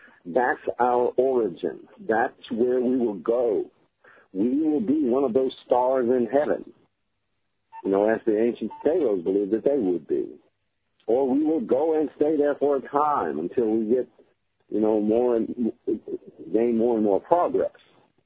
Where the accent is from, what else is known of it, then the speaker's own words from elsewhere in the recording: New Orleans, Louisiana, United States; I'm from New Orleans, and so, you know, a lot of my kinfolks are still repairing after Katrina